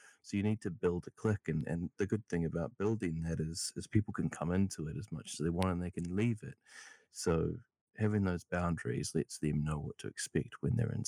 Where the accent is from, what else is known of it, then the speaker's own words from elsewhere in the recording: New Zealand; because I'm a Kiwi, right, we are very bad at not setting boundaries.